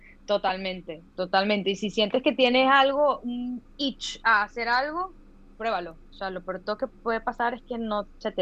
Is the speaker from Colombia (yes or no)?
no; Venezuela; gracias al cielo, yo crecí en Venezuela